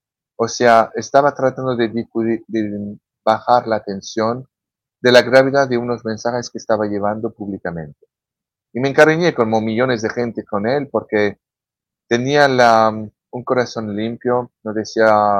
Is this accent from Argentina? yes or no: no; France; Spanish is a second language; soy francés, sin mi acento no me ha traicionado anteriormente.